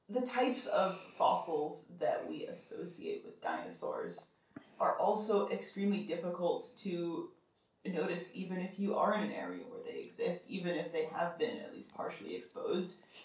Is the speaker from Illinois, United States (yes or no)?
no; Bozeman, Montana, United States; I mean, I'm from Montana, which is sort of dinosaur country. It's the town I grew up in, Bozeman, has one of the most significant sort of paleontology centers in the United States.